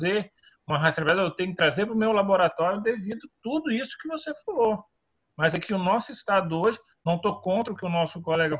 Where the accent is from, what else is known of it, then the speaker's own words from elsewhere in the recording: Espírito Santo, Brazil; Sou do Espírito Santo.